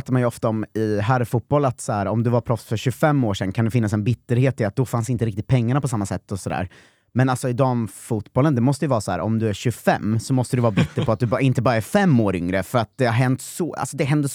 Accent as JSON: {"language": "Swedish", "town": "Norrköping", "region": "Östergötland", "country": "Sweden", "said": "och jag är från Norrköping"}